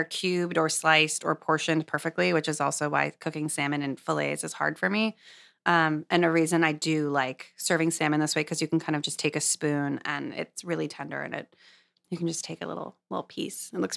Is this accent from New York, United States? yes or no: no; Los Angeles, California, United States; I grew up in Los Angeles. We had KCRW, a great radio station.